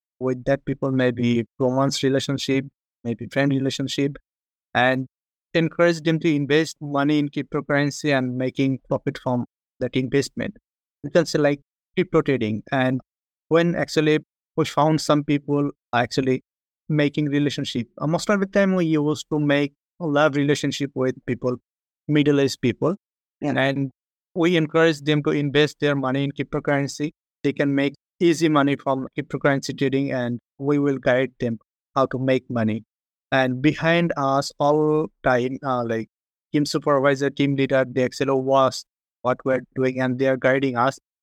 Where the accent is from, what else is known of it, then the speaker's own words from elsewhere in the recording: Bangladesh; I am from Bangladesh.